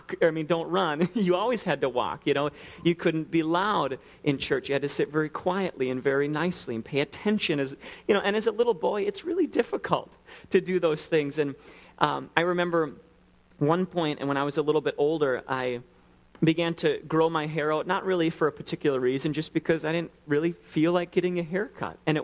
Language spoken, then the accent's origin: English; Twin Cities, Minnesota, United States; I grew up in the Twin Cities and went to a conservative Baptist church.